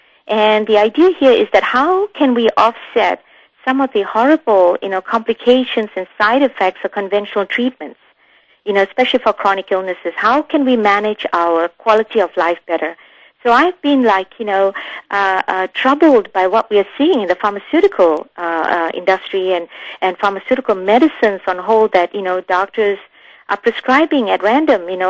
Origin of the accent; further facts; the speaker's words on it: Singapore; My background is that I come from Asia, from Singapore. My parents are from Kerala. This is a place in India, a state in India